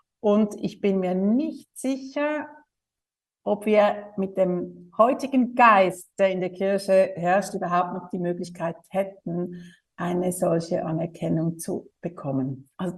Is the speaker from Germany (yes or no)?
no; Switzerland; Und ein Kinderkrankenhaus wäre jetzt bei uns in der Schweiz nicht gerade so das Naheliegendste.